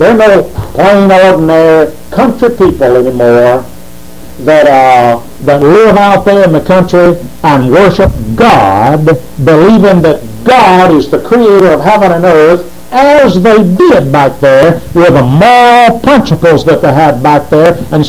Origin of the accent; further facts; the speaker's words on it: Elba, Alabama, United States; I was raised up in Elba, Alabama, and that's a little bitty town about 90 miles south of Montgomery.